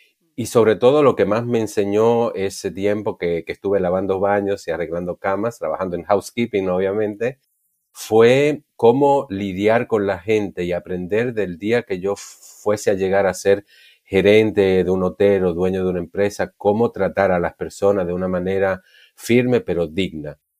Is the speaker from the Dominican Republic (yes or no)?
yes; Dominican Republic; also born or lived in Germany; now in Buenos Aires, Argentina; Yo soy dominicano de origen. Luego de ahí viví 7 años en Alemania y hace 25 que estoy en la linda ciudad de Buenos Aires, es correcto.